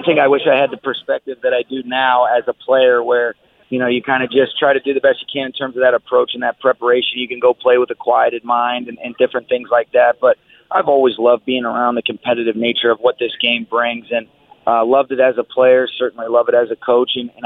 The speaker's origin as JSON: {"language": "English", "town": "Atlanta", "region": "Georgia", "country": "United States", "tie": "born or raised there", "said": "realize what a blessing it is to have the Niners be in the same division as the Falcons when I was growing up in Atlanta."}